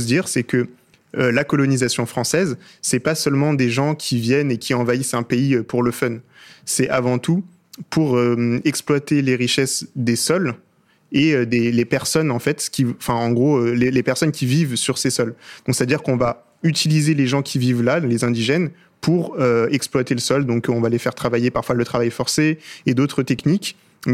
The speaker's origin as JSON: {"language": "French", "country": "France", "said": "je pense que tout le monde, en tant que Français et Française, est connecté directement à ce sujet."}